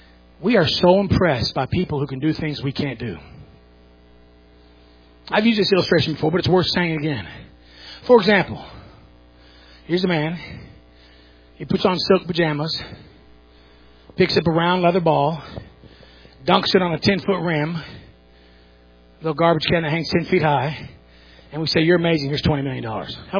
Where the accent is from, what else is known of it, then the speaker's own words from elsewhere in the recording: United States; born there; I'm glad I was born in America.